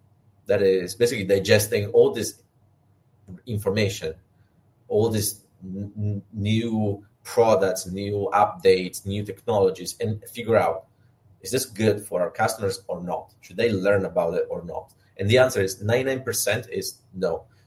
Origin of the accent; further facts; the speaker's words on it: Italy; You know, we're Italians. I'm Italian. I was born in Italy.